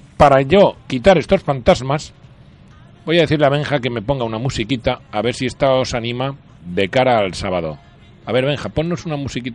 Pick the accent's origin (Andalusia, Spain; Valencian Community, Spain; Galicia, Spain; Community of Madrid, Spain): Valencian Community, Spain; Valencia; los que somos de Valencia